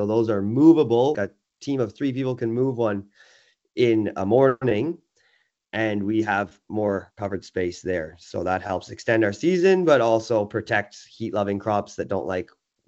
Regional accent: White Lake, Ontario, Canada; I was raised in White Lake.

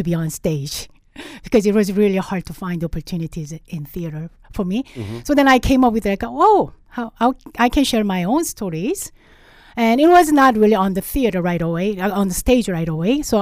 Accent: South Korea; English is a second language; now in Canada; Yes, I'm from South Korea and arrived here in Canada without knowing anyone or speaking English either.

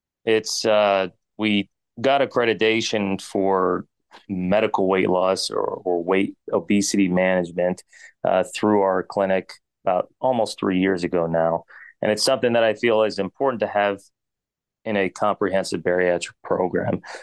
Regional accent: Mount Pleasant, Pennsylvania, United States; And I grew up in Mount Pleasant most of my life. That's about 20 minutes away from Greensburg. And I went to college and medical school right in Greensburg.

